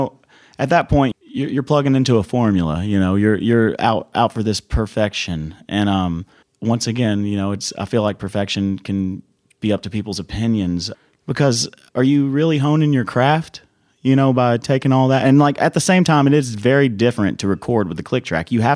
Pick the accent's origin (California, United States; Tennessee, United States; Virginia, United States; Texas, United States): Tennessee, United States; East Ridge; he lives two houses up from the house that I remember growing up in East Ridge.